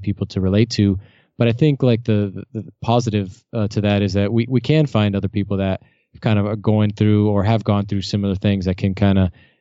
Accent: Florida, United States; I mean, I'm from Florida and there's a lot of, it's a big retirement community.

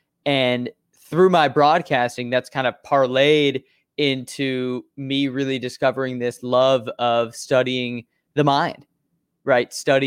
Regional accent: Chicago, Illinois, United States; I'm a Chicagoan. I've been here my whole life in Chicago, born and raised in the North Suburbs, went to Northwestern University

